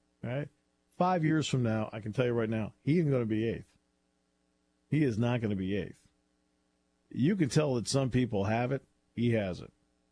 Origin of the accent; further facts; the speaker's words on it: Hartford, Connecticut, United States; as I'm speaking in his hometown of Boston on Saturday, he's speaking in my hometown of Hartford on Thursday.